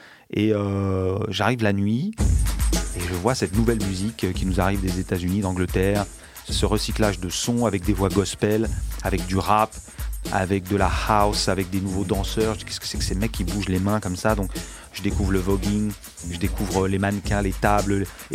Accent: Paris, Île-de-France, France; born there; le quartier dans lequel je suis né, dans le Marais

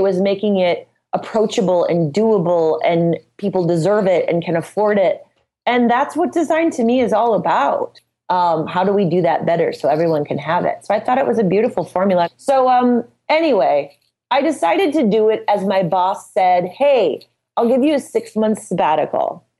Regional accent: Midwest, United States; you know, I'm from the Midwest, so I'm just kind of no bullshit about everything.

